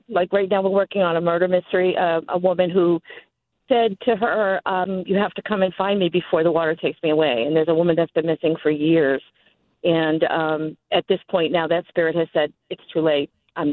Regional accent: Salem, Massachusetts, United States; And we're from the Salem-Danvers area.

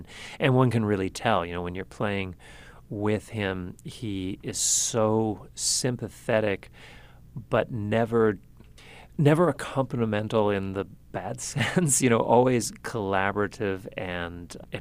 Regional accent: Brandon, Manitoba, Canada; his wife is from my hometown, and I've known her literally all my life. I thought she was German. No, Adele is from Brandon, Manitoba, and they live in Germany.

